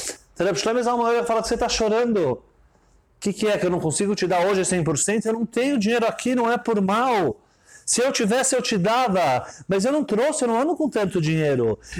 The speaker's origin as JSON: {"language": "Portuguese", "town": "Jerusalem", "region": "Jerusalem District", "country": "Israel", "said": "Eu sou de Jerusalém, eu não sou de Tveria."}